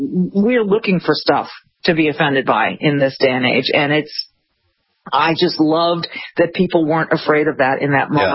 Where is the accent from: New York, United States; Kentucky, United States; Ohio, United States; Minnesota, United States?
Minnesota, United States; it's embarrassing to me as a Minnesotan